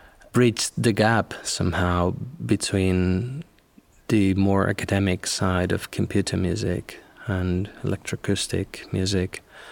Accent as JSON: {"language": "English", "town": "Barcelona", "region": "Catalonia", "country": "Spain", "tie": "born or raised there", "said": "I was born in Barcelona and I grew up here. So all my creative career, so to speak, has been in Barcelona, or at least based in Barcelona"}